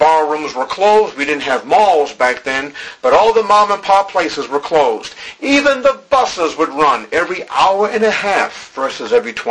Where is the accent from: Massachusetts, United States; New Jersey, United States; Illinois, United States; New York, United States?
Massachusetts, United States; Boston; I can remember growing up on Sunday, and this is no joke, right in the middle of downtown Boston with skyscrapers and an airport 2 miles away